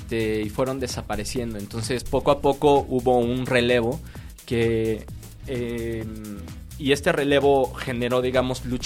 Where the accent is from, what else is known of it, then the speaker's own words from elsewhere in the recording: Mexico; ¿Qué pasa como sociedad mexicana? ¿Por qué estamos tan desarticulados?